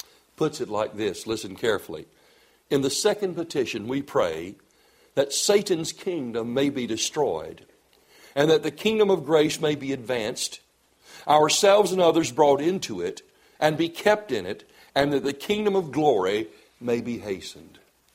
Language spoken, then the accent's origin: English; the South, United States; Why, I'm a Southerner. If I hear America is playing Russia, I want America to win. What? I'm an American.